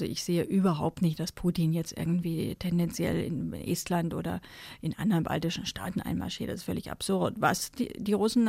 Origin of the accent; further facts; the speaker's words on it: Germany; Im Kosovo haben wir das damals als Deutsche auch anerkannt.